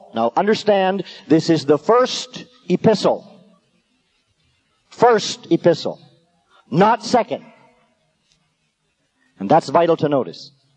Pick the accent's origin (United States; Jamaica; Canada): Canada; You didn't receive me as another one of those Americans. You didn't receive me as a Canadian with a funny accent.